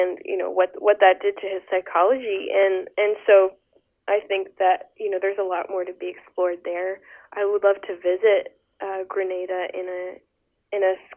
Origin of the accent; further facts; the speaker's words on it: Quebec, Canada; I'm of Afro-Caribbean descent and I'm from Quebec, and that came with a certain amount of challenges figuring out who I was